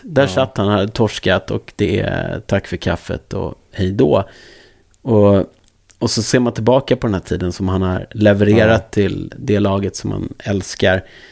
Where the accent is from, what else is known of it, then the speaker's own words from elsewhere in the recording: Stockholm, Stockholm County, Sweden; någonstans kan jag känna då som stockholmare att man vill ha att Stockholmshockeyn ska blomstra